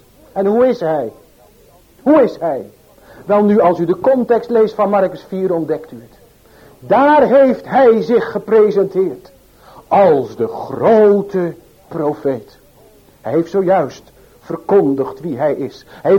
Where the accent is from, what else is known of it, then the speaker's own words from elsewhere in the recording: Ierseke, Zeeland, Netherlands; Ik kom zelf uit Ierseke